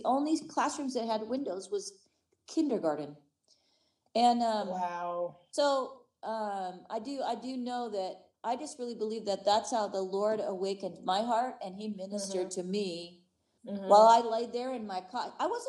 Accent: California, United States; also born or lived in Iowa; born in Iowa, youngest of three, and moved in 1965 to California. Growing up in California is a lot different than growing up in Iowa

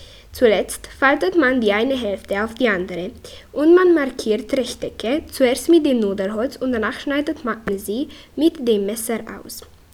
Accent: Satu Mare, Satu Mare County, Romania; ich komme aus Sattmar. Ich bin Schülerin in der 8. Klasse im Deutschen Theoretischen Lyzeum Johannettinger. Ich bin 14 Jahre alt

